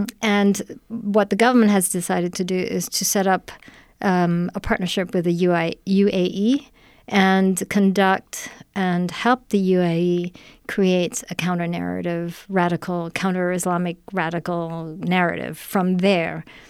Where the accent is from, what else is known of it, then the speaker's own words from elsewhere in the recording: Malaysia; So, but I'm originally from Malaysia.